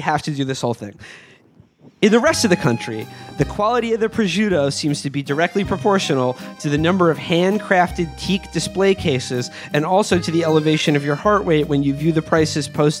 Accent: New York, United States; you know, I'm from New York. The show's based out of Brooklyn.

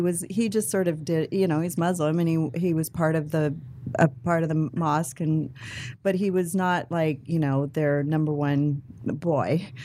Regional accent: New Jersey, United States; I'm from Jersey.

